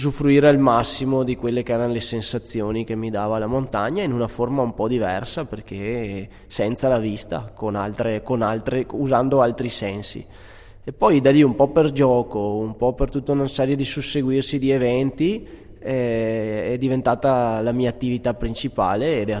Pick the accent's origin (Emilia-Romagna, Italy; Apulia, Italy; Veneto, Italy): Veneto, Italy; Schio; io sono nato a Schio in provincia di Vicenza, ai piedi delle piccole Dolomiti, e quindi ho iniziato a camminare in montagna, diciamo. Quindi ho passato l'infanzia tra boschi e rocce